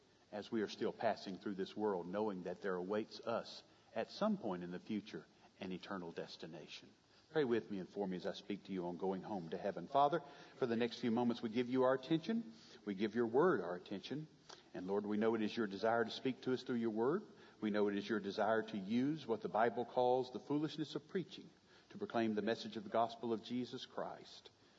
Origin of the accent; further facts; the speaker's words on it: the South, United States; But to two people born and raised in the South, as Dorothy used to say, there's no place like home.